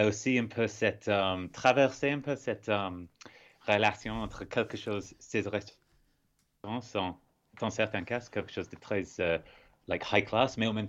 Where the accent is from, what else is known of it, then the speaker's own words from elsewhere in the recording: Scotland, United Kingdom; J'ai grandi à Aberdeenshire, c'est dans le nord-est de l'Écosse.